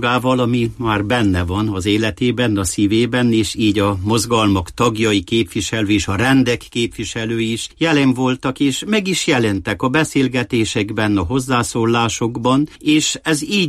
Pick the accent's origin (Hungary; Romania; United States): Romania; Székely Land; now in Timișoara, Romania; jó volt így lenni itt, mint székelyember, mint temesvári